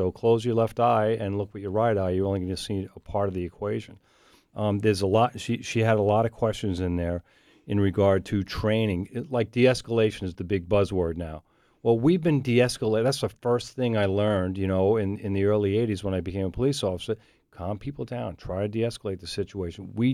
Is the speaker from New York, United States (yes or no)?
yes; New York, United States; I was raised in New York, too, and we knew the officers